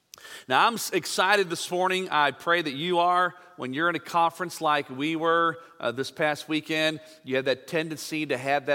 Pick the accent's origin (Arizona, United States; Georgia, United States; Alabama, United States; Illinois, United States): Illinois, United States; Living and growing up near the Chicagoland area, I grew up a Chicago Bears fan.